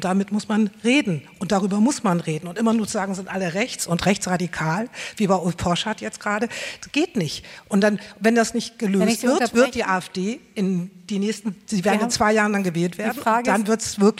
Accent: Wilhelmshaven, Lower Saxony, Germany; now in Müggelheim, Germany; ich wohne jetzt in Mügelheim, ich bin aus dem Westen, aus Wilhelmshaven, aus dem Norden.

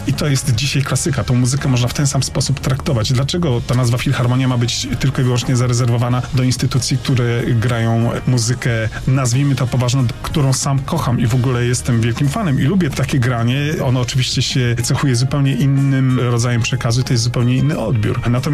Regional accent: Kraków, Lesser Poland, Poland; jesteśmy z Krakowa

